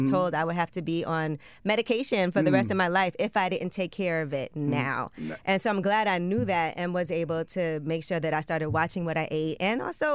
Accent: Brooklyn, New York, United States; Just because I am from Brooklyn, you were our Brooklyn Borough President before you became the mayor.

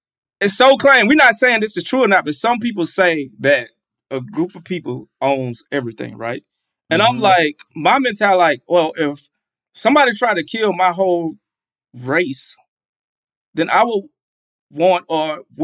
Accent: Atlanta, Georgia, United States; You know, I'm from Atlanta.

